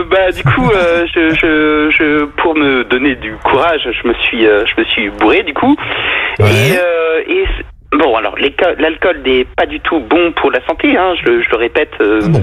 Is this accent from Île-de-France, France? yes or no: no; Brittany, France; je tiens à dire que je suis breton, évidemment.